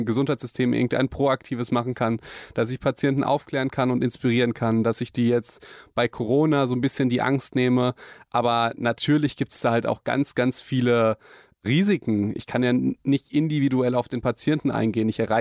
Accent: Hagen, North Rhine-Westphalia, Germany

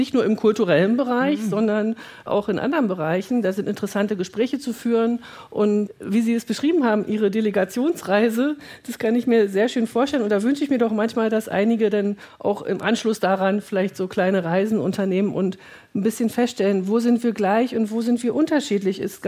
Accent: East Germany, Germany; Also es ist nicht so, dass wir als Ostdeutsche jetzt die deutsche Einheit eingeleitet und gemacht haben

